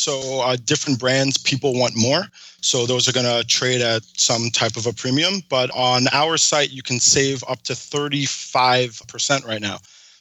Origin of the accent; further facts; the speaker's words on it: New York, United States; Plus, I'm also from New York, so I'm a Giants fan at heart.